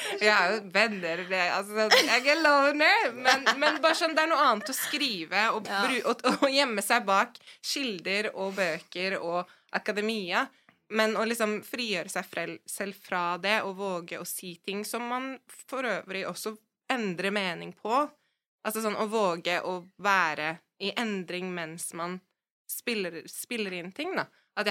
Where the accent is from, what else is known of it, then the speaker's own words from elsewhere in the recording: Oslo, Norway; når jeg har vokst opp på Østkanten, fordi der har det vært veldig flerkulturelt.